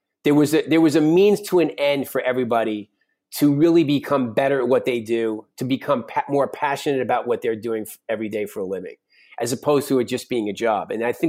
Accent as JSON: {"language": "English", "region": "New York", "country": "United States", "said": "And I'm a New Yorker, but I really want to be a cowboy."}